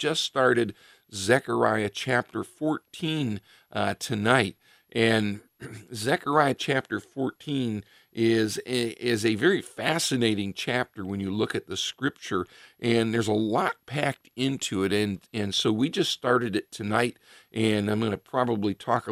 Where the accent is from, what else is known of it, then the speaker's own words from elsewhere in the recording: Richfield, Ohio, United States; I went to the Revere school systems here locally, and growing up in Richfield, we had a small library in Richfield, and fortunately it was a branch of the Akron Summit County Library System